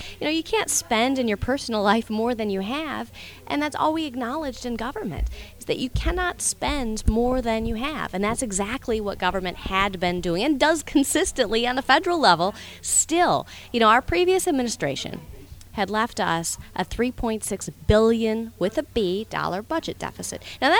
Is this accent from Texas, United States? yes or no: no; Dallas, Wisconsin, United States; Wisconsin, Dallas, Wisconsin.